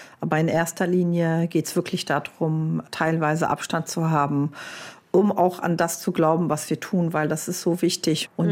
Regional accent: Palestine; dass Deutschland uns als Palästinenser und Palästinenserin anerkennt und unsere Geschichte anerkennt

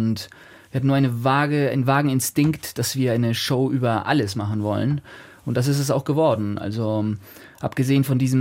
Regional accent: Argentina; Also ich komme aus Argentinien, ich bin mit argentinischen Comics aufgewachsen.

